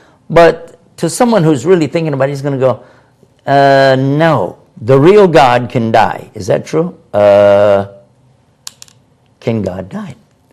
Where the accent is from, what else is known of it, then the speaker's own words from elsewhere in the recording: Texas, United States; I'm from Texas.